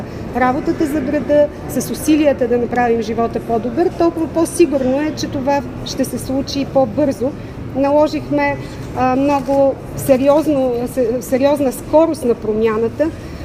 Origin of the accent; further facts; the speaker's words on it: Sofia, Sofia City, Bulgaria; За мен София е моят град. Аз съм израсла в София от 13 годишната си възраст. Учила съм тук. Тук съм родила дъщеря си. Тук съм работила за труда.